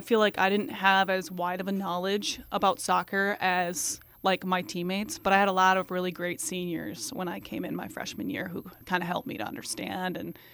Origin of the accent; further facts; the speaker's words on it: Des Moines, Iowa, United States; I'm from Des Moines, Iowa, a much bigger town